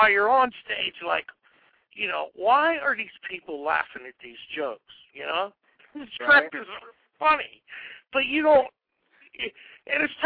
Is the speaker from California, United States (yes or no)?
no; Braddock, Pennsylvania, United States; he came from Corleone, Sicily, and I come from Braddock, Pennsylvania.